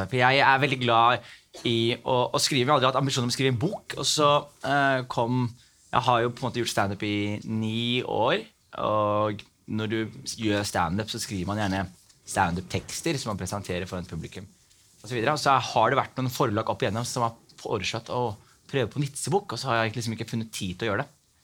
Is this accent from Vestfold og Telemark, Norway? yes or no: yes; Skien, Vestfold og Telemark, Norway; also born or lived in Somalia; Greit, jeg kommer fra Skien. Eller fra Somalia først og fremst, men også fra Skien.